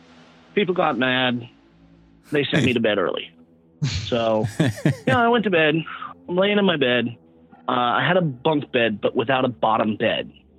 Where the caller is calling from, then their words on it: Georgia-Florida border, United States; I'm calling from right on the Georgia-Florida border, but this happened back in Nevada.